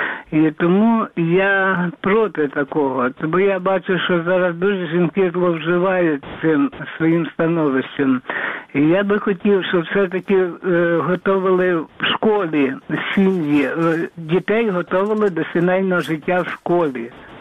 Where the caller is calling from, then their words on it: Lviv Oblast, Ukraine; Львівська область.